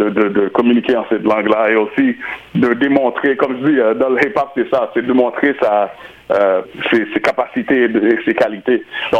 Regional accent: United States; first language en; French is a second language; now in Canada; Comme vous le savez très bien, ma langue courante, c'est anglais, vu que je viens des États-Unis. Mais je vis au Québec.

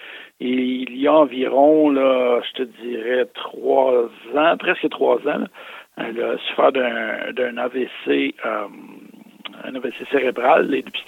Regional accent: Quebec, Canada; moved away as an adult; Quand moi, je suis arrivé du Québec à ma première année d'enseignement à l'école Beauséjour en 2001

